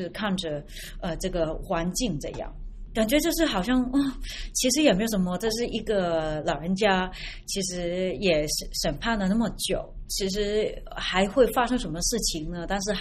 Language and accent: Chinese; Hong Kong; moved away as an adult; now in Taiwan; 我是香港的记者，然后现在我在台湾。